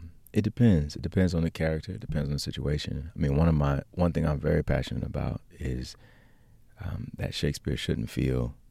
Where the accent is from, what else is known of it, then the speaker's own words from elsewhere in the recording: Alabama, United States; I'm from Alabama and I went to college in Florida.